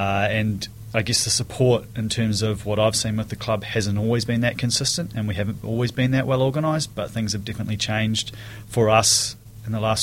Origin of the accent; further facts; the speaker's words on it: Dunedin, Otago, New Zealand; when I was a young fella growing up in Dunedin, I actually played rugby